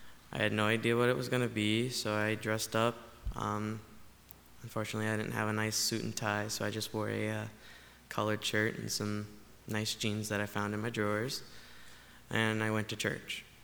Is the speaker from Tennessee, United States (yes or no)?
yes; Tennessee, United States; I am pretty new to this area. I came from Tennessee.